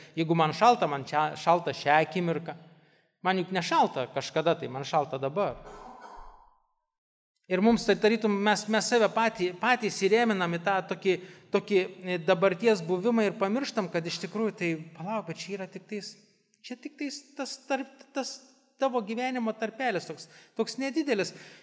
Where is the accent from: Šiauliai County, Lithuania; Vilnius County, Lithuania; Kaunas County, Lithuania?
Šiauliai County, Lithuania; Šiauliai; esu iš Šiaulių, esu, jo, mano tikėjimo pažinimas yra kitoks, aš kitoj bažnyčiai.